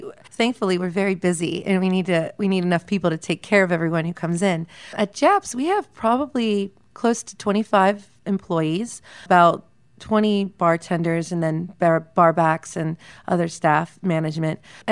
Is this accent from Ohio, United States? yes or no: yes; Cincinnati, Ohio, United States; also born or lived in San Francisco; When I moved back from San Francisco, moved back to my hometown of Cincinnati, I needed a job